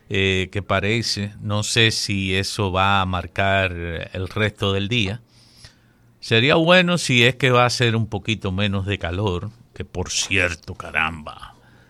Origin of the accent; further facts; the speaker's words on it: Constanza, La Vega, Dominican Republic; born there; por la tierra de Cirilo, que es casi mi tierra también, porque yo nací en Constanza, que pertenece a La Vega también